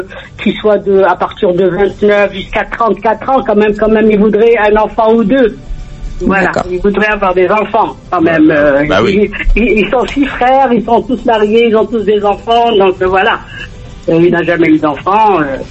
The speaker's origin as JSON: {"language": "French", "country": "Algeria", "said": "On est algérien. On est algérien."}